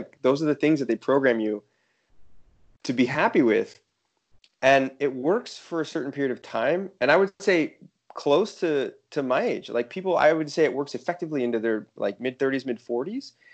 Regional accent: United States; just my analysis of growing up in the States and watching how things go in America

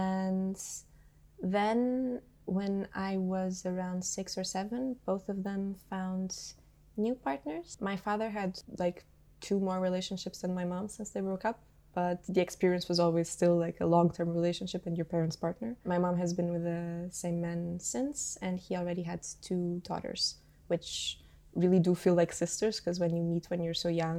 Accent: Portugal; English is a second language; I come from Portugal. I am 24

